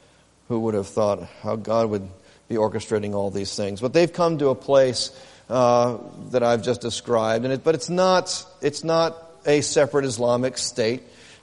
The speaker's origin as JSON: {"language": "English", "town": "Dearborn", "region": "Michigan", "country": "United States", "tie": "born or raised there", "said": "I grew up in Dearborn. I've lived there off and on."}